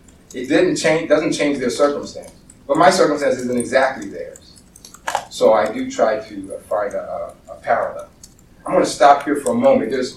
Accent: New York, United States; I'm from New York. I can do this fast.

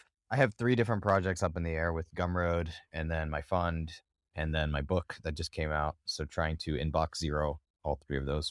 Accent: Singapore; moved away as an adult; also born or lived in New York; now in United States; I was born in New York to parents who immigrated from India. Grew up primarily in Singapore and moved to the U.S. To go to school at USC in Los Angeles

